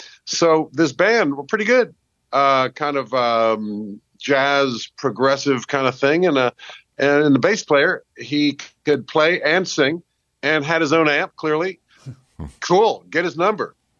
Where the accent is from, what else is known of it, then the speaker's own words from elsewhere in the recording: Beirut, Beirut Governorate, Lebanon; Well, in Beirut, it felt kind of... Looking back on it, it's all exotic and wow, how cool is that? But at the time, we didn't have TV.